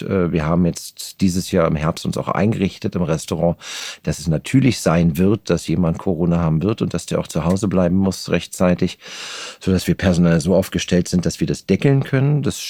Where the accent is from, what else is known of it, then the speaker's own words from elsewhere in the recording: Geltow, Brandenburg, Germany; also born or lived in Potsdam; Und den Rest meiner Kindheit habe ich in Geltow verbracht. Das ist kurz vor Werder.